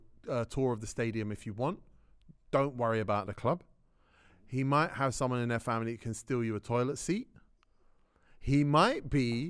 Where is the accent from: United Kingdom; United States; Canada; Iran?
United Kingdom; England; We don't know because we're English and we only care about what's going on here.